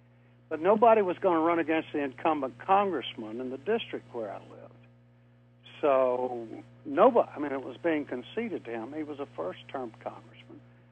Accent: Virginia, United States; I grew up in Tidewater, Virginia, where sort of the nation, you know, was founded, Jamestown and Williamsburg

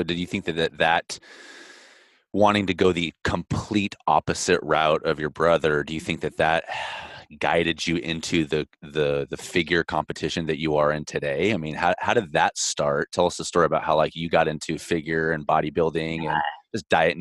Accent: California, United States; cause I'm from the Bay Area and it's like, I never see the same person twice as well.

